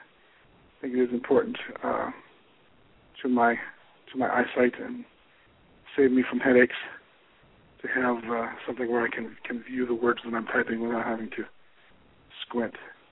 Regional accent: United States; I'm an American, I'm not going to let the weather dictate

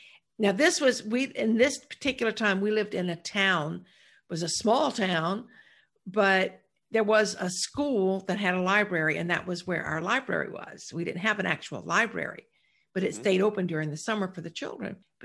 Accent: South Carolina, United States; I didn't live in South Dakota. I grew up in South Carolina. Must be something about the South.

